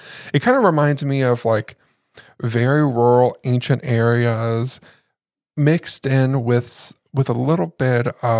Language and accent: English; India; Guys, we're from India.